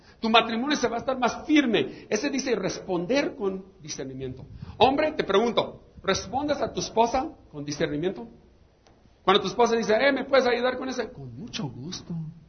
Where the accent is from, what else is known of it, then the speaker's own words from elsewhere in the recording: United States; now in Mexico; culpa que me criaron en el otro lado, porque mis padres me tuvieron allá. No es mi culpa, ¿no? Ya soy mexicano